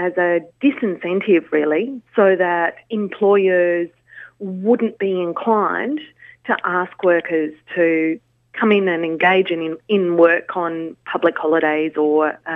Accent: Melbourne, Victoria, Australia; also born or lived in Canberra; now in Sydney, Australia; I'm originally from Melbourne, and it didn't exist in Melbourne.

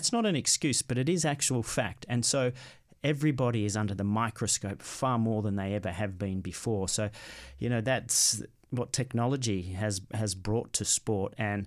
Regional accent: Australia; So I was brought up in Australia.

